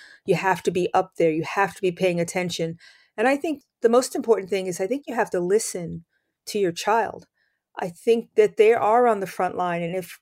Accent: New York, United States; I mean, I'm from New York originally.

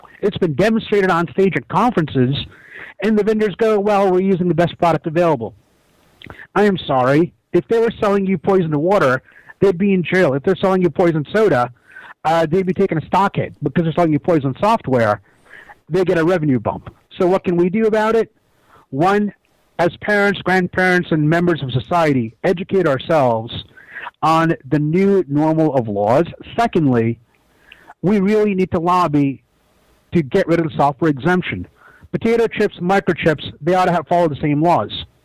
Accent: United States; I grew up in Reagan's America.

